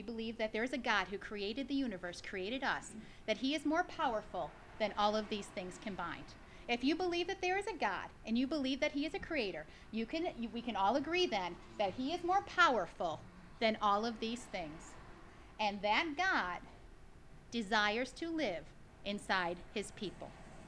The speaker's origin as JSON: {"language": "English", "town": "Niagara Falls", "region": "New York", "country": "United States", "said": "who you might not know this little tidbit because I'm from Niagara Falls."}